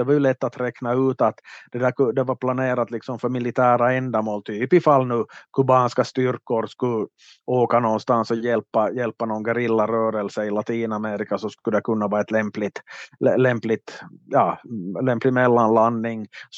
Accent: Ostrobothnia, Finland; som undervisar i finska i det här svenska österbottnisk skola här i mina hemtrakter

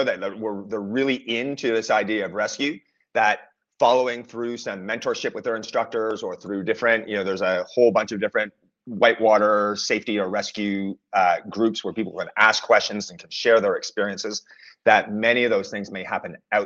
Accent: Eastern Canada, Canada; I'm from Eastern Canada

